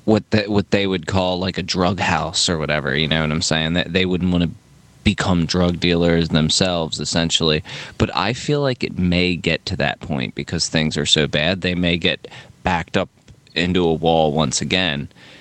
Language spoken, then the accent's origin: English; Maryland, United States; also born or lived in Philadelphia; I was born in Philly, and I grew up there, and then I moved to Maryland when I was a kid